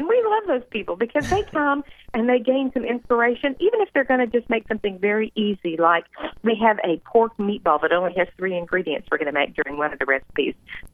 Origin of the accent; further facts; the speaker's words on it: Oklahoma, United States; I don't think so, but I am from Oklahoma.